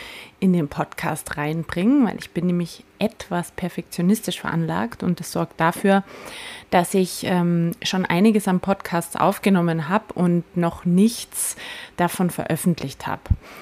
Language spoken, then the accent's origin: German; Austria; now in Munich, Germany; Ich bin 36 Jahre alt, ich bin ursprünglich Österreicherin, bin aber schon sehr, sehr lange in Deutschland, beziehungsweise war zwischendurch auch mal wieder weg, aber jetzt bin ich in München aktuell